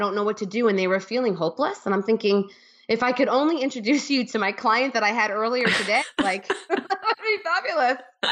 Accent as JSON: {"language": "English", "town": "New York City", "region": "New York", "country": "United States", "tie": "born or raised there", "said": "I was growing up in New York City with 2 parents that were entrepreneurs."}